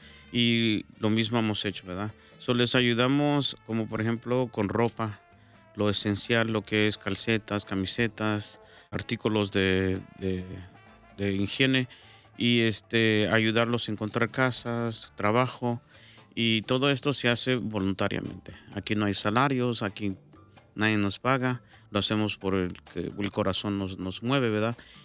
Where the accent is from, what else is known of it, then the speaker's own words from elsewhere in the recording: Michoacán, Mexico; born there; Yo nací en Michoacán, en Tierra Caliente.